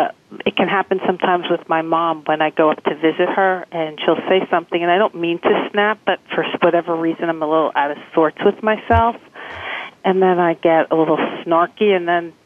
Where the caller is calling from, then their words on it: New York City, New York, United States; I am calling from New York City.